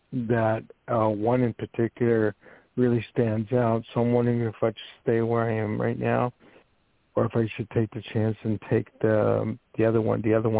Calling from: New York, United States; calling from New York.

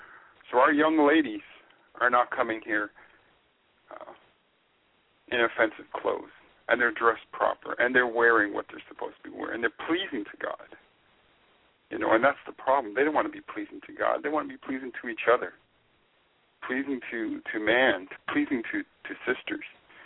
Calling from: Ontario, Canada; I'm calling from Ontario.

